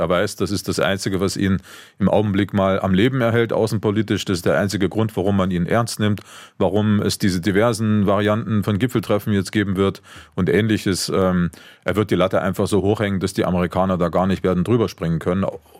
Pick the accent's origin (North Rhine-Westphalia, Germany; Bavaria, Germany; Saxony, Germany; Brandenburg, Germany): Saxony, Germany; Leipzig; Ich war begeistert von dem, was da am 9. Oktober in meiner Heimatstadt Leipzig passiert ist